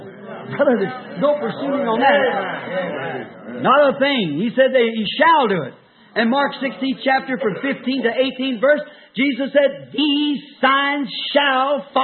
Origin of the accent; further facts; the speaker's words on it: Ireland; I first, being Irish, I thought I'd go down to the Irish church.